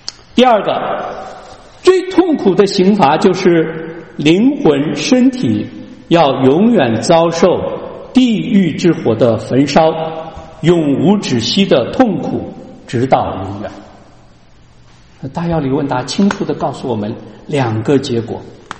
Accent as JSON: {"language": "Chinese", "country": "China", "said": "不像我们中国人说啊，这个人死如灯灭，死了就什么都没有了啊"}